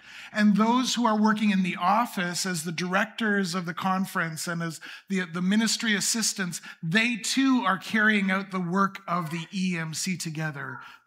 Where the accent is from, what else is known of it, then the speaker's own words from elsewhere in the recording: Steinbach, Manitoba, Canada; I grew up in Steinbach, just a few blocks from here, on 2nd Street West, if you know where.